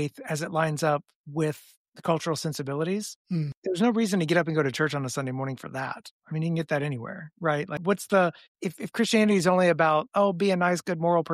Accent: Tennessee, United States; also born or lived in Romania; Yeah, for me, I grew up in Middle Tennessee and then wound up being called to do missionary work when I was a college student in Romania.

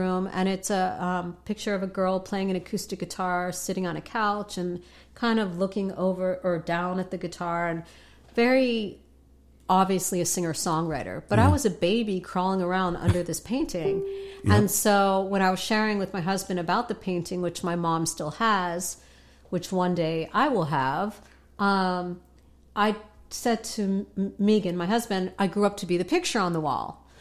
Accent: Philadelphia, Pennsylvania, United States; You know, growing up in the Northeast...

